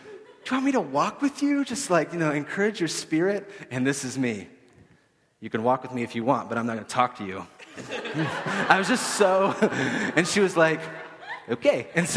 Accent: Appalachia, United States; because I'm cheap and I'm from Appalachia and that's what you do.

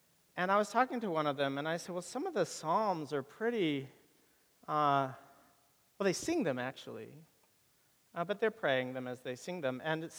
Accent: San Diego, California, United States; Not really, I'm from San Diego, and it's not really LA.

